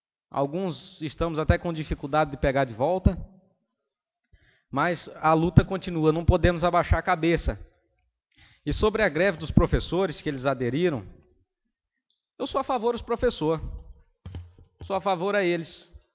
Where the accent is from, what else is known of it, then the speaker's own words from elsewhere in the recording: Santa Helena, Brazil; born there; ainda é uma cidade pequena, uma cidade onde eu nasci aqui, e quero ver essa cidade prosperar